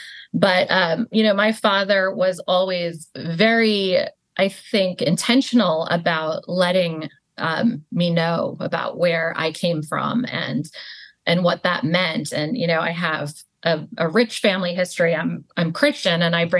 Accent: United States; And this unapologetic Palestinian identity that I have now is not how it always has been, because I did grow up in the U.S.

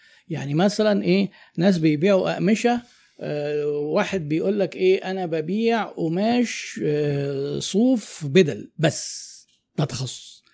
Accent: Egypt; احنا عندنا في مصر دي يعني القوانين قصرة في الحتة دي

